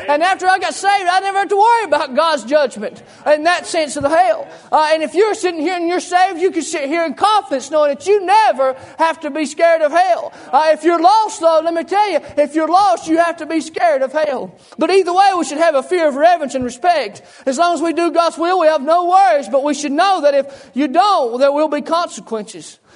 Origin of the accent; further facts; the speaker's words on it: North Carolina, United States; I may say awe here in a minute, but that's just because I'm from Yakin County. I can't talk good, okay?